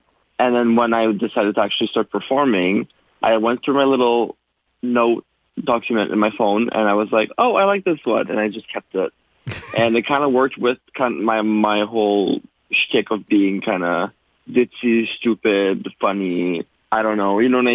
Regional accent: Sturgeon Falls, Ontario, Canada; now in Toronto, Canada; And I'm from Sturgeon Falls originally, but now I live in Toronto.

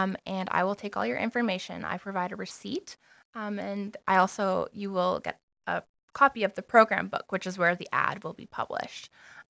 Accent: Petawawa, Ontario, Canada; cause I didn't grow up in Northern Ontario. I grew up in Petawawa, Ontario.

